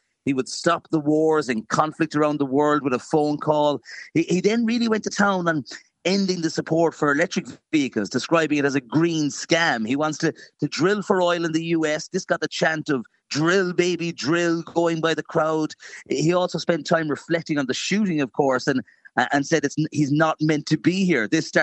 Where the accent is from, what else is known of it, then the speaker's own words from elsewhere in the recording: Ireland; look, I'm from Ireland. I'm here for the convention.